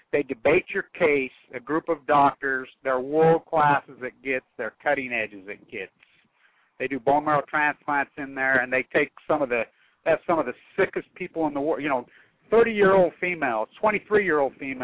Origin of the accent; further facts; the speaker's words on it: Utah, United States; So as we grew up in Utah, we all know the effects of nuclear fallout.